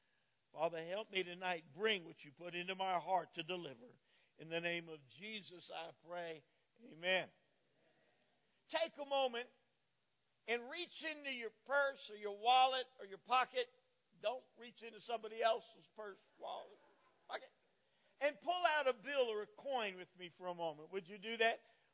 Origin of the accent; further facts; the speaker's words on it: New Jersey, United States; I said, Lord, you got to understand, I'm not from New Orleans, I'm from New Jersey.